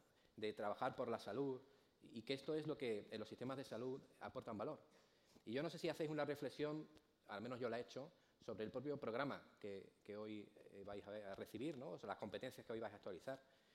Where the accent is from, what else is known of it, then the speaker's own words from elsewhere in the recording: Ciudad Real, Castilla-La Mancha, Spain; Soy de Ciudad Real.